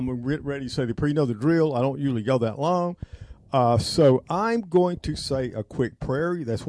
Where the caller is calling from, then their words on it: Tennessee, United States; Well, howdy, y'all. I'm coming here from Tennessee.